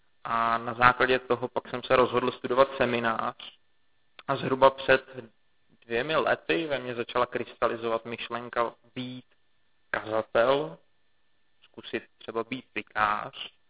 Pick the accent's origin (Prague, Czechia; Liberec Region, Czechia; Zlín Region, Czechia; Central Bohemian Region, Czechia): Liberec Region, Czechia; Liberec; Původem já jsem z Liberce